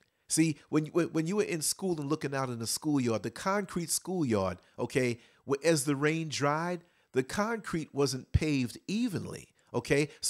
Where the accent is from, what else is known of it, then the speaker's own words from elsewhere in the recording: New York City, New York, United States; I think growing up in New York City helped me out a whole lot with the whole diversity, mm-hmm, thing